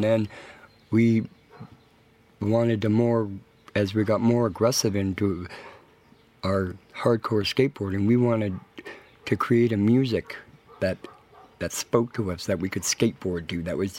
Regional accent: Edmonton, Alberta, Canada; Played with a couple other bands back in Canada, in Vancouver. I'm from Edmonton, but now I live on the coast, the north.

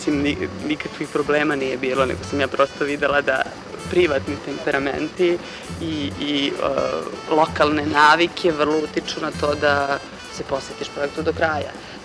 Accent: Novi Sad, Vojvodina, Serbia; ja jesam Vojvođanka, ja sam Novosađanka

